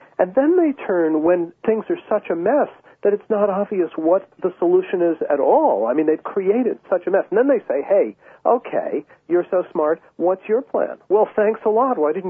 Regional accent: New York City, New York, United States; If the New York Times, that's my hometown paper

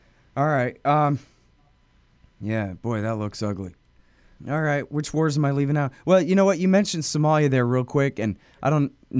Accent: Texas, United States; I'm just from Texas and I've never been to Afghanistan

